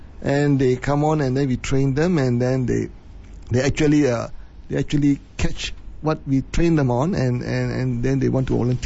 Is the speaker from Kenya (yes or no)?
no; Malaysia; English is a second language; I thought it was something that I could do within my ability as a Malaysian